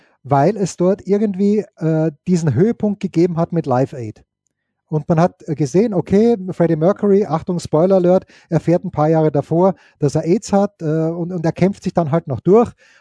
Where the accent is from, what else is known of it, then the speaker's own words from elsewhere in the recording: Styria, Austria; Ja, ich bin Steirer und die schönen Ecken in Niederösterreich, ich habe sie noch nicht gefunden.